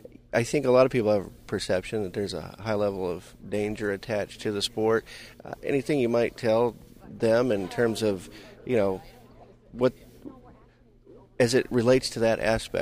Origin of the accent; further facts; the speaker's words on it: Arcadia, Florida, United States; Well, I'm from Florida, and kind of grew up right near Arcadia